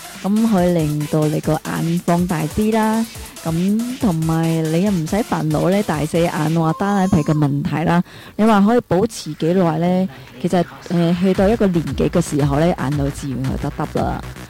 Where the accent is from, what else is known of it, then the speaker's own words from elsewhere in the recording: Hong Kong; 咁我哋香港人咧，大部分咧塊面都會比較大少少啦。